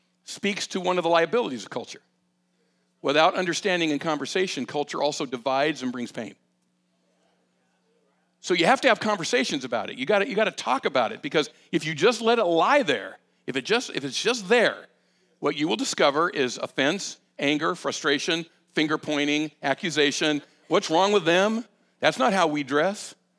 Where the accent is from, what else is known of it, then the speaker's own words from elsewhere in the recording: California, United States; also born or lived in Santa Cruz, United States; I was born in Santa Cruz, California, raised in Southern California, got saved in the Jesus movement